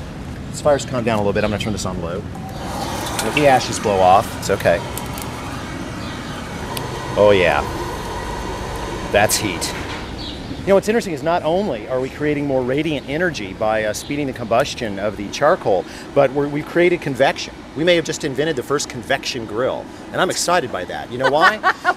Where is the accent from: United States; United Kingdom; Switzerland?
United States; I don't know, I'm an American